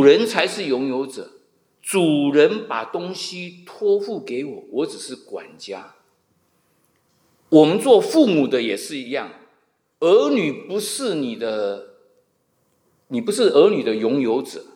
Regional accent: China; 所以这个是远远打翻了我们中国人错误的观念。我们中国人错误观念是养儿防老

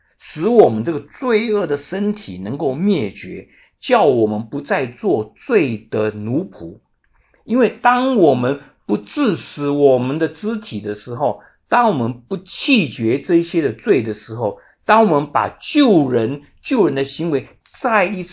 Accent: Taiwan; now in United States; 像我从台湾来，当然我会顾念一些台湾，可是台湾也有一些枷锁。可是我既然来到了美国

